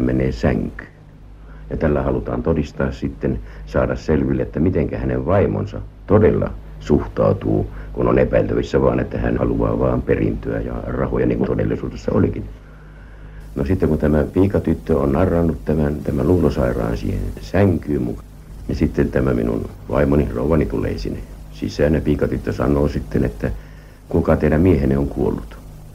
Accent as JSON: {"language": "Finnish", "town": "Joensuu", "region": "North Karelia", "country": "Finland", "tie": "born or raised there", "also_born_or_lived": "Käkisalmi, Russia", "said": "minähän olen karjalainen, syntynyt Kekisalmessa ja kouluni käynyt Joensuussa."}